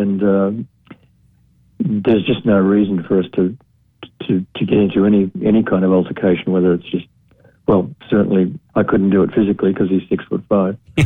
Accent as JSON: {"language": "English", "country": "Australia", "said": "and I'm Australian"}